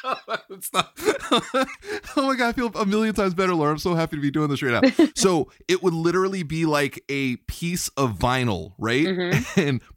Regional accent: New York, United States; I grew up in New York in the 80s as a child.

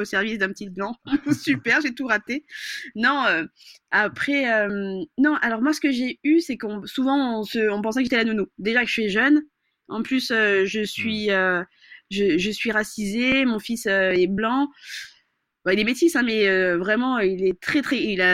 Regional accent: Madagascar; je suis malgache

